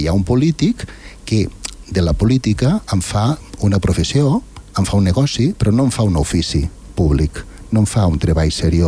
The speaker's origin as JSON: {"language": "Catalan", "country": "Andorra", "said": "nosaltres com a andorrans no estem votant a les municipals de Portugal."}